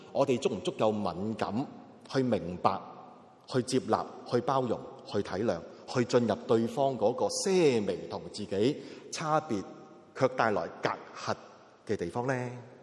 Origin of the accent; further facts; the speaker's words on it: China; 我哋中国人呢其实就系一个咁嘅处境嚟嘅。